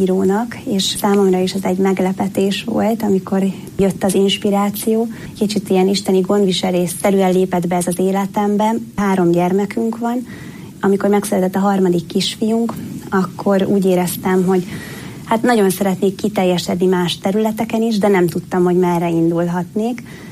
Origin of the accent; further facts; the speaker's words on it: Budapest, Hungary; én a 16. kerületben Rákoszlent Mihályon nőttem föl Budapesten